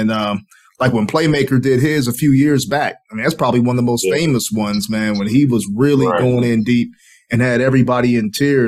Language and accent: English; Pittsburgh, Pennsylvania, United States; he knew I'm from Pittsburgh and everything else.